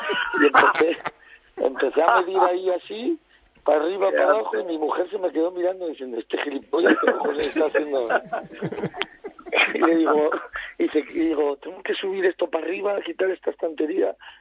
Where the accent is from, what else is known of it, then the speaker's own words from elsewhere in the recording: Asturias, Spain; now in Gurrea de Gállego, Spain; Yo soy de Asturias